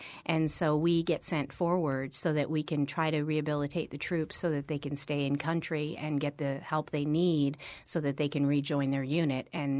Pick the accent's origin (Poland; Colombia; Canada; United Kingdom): Canada; moved away as an adult; now in United States; So I am from Canada